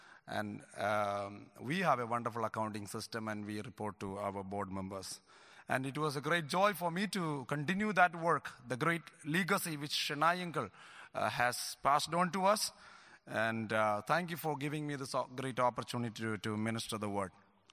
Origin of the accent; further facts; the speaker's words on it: Pathanapuram, Kerala, India; I am from Pathanapuram. I grew up in a wonderful assembly, Kalanyur Brethren Assembly.